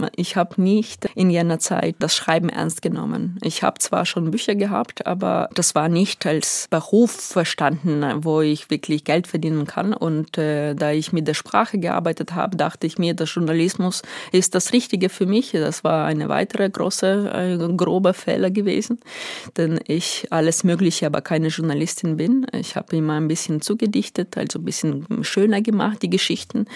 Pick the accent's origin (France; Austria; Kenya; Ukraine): Ukraine; German is a second language; moved away as an adult; now in Germany; vielleicht gehe ich doch in die Ukraine zurück.